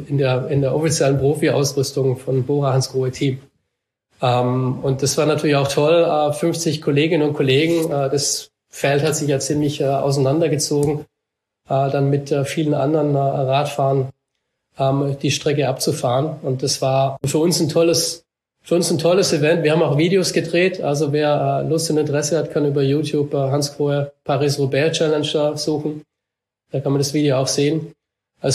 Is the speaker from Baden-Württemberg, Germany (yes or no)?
yes; Baden-Württemberg, Germany; ich bin ja hier aufgewachsen im Schwarzwald, da wo wir viele Erhebungen haben